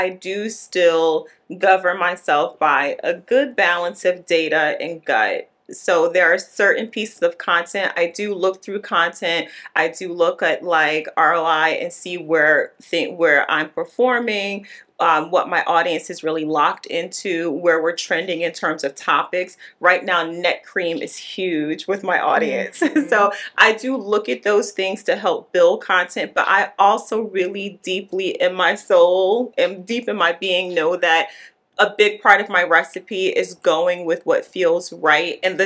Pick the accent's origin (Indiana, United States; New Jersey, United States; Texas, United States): New Jersey, United States; Newark; always people don't realize I'm from Newark, New Jersey, and I love that for me